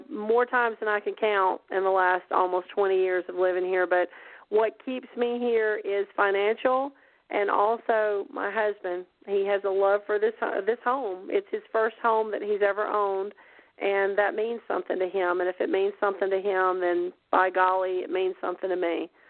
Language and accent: English; Alabama, United States; because I'm from Alabama, and I'm just a Southern girl, so I've been running through the woods since I was a little kid.